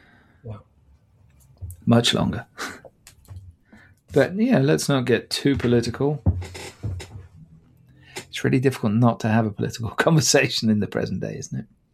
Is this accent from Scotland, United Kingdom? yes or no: no; Ludlow, West Midlands, United Kingdom; Interestingly, he goes through my hometown. He goes through Ludlow.